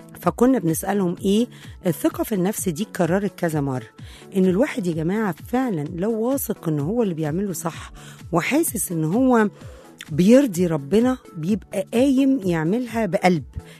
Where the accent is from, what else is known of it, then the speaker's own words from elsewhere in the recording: Egypt; احنا كمصريين طبعنا لازم ننقد بعض